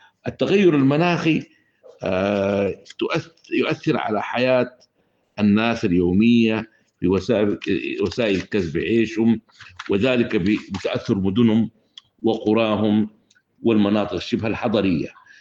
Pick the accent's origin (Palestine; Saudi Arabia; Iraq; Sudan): Sudan; وقضايا تهم بلادنا السودان